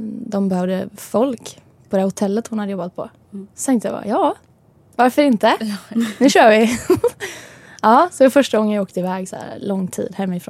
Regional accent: Vimmerby, Kalmar County, Sweden; Jag är uppvuxen i Vimmerby. Jag gick gymnasiet där och sen efter gymnasiet så flyttade jag till Österrike.

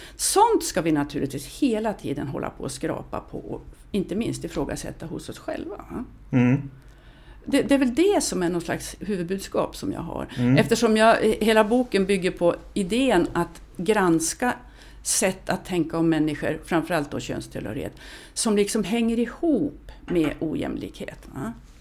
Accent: Lycksele, Västerbotten County, Sweden; born there; Jag är född i Lycksele. Det är inte många som är det, men okej, det är ganska många.

